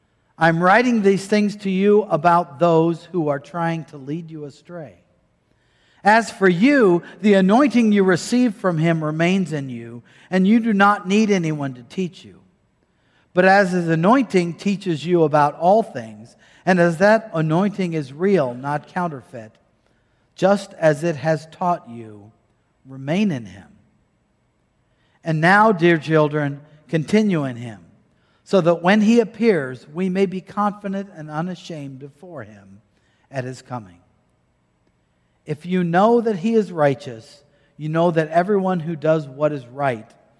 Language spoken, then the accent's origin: English; Iowa, United States; I grew up in Iowa.